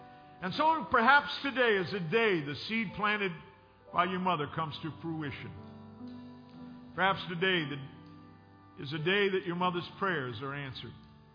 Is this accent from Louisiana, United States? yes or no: yes; Louisiana, United States; accent: Cajun; It took me a long time to overcome my Cajun accent, and every once in a while it comes back.